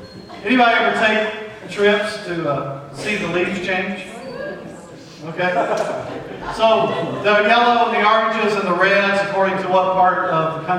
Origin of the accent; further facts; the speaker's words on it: North Carolina, United States; also born or lived in Kentucky; I grew up largely in North Carolina and pastored churches in Kentucky, which are two of the largest tobacco producing states in the U.S.